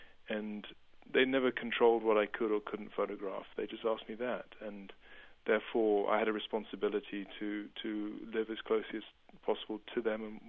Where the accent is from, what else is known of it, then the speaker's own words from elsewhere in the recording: United Kingdom; I'm a British citizen, and we have soldiers in Afghanistan too